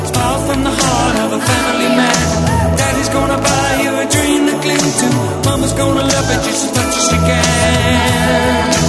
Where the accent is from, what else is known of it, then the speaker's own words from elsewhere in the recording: Serbia; mi smo iz Srbije